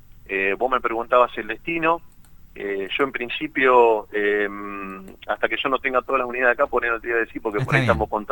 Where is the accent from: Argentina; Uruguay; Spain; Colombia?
Argentina; Casilda, Santa Fe; Yo soy de acá de Casilda, viví toda mi vida acá en la ciudad.